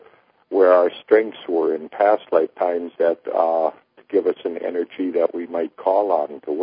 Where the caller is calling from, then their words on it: Connecticut, United States; I'm calling from Connecticut.